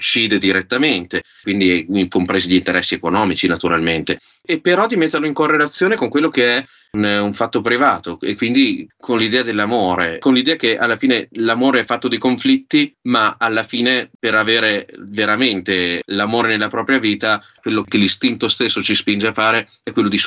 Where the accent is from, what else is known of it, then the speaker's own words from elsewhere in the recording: Parma, Emilia-Romagna, Italy; perché io sono di Parma.